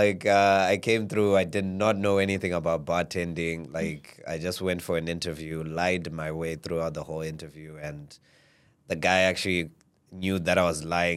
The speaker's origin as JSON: {"language": "English", "country": "Zimbabwe", "tie": "born there", "also_born_or_lived": "South Africa", "said": "My mom's side is from Mozambique. My dad's side is from Mozambique. Mm-hmm. They met in Zimbabwe. I was born in Zimbabwe, so I identify as a Zimbabwean."}